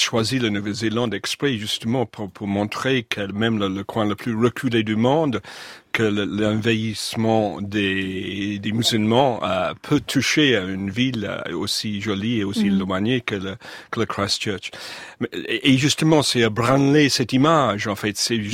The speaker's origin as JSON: {"language": "French", "country": "Australia", "second_language": "French", "said": "Donc je suis originaire de l'Australie, c'est un pays qui était assez généreux envers les demandeurs d'asile."}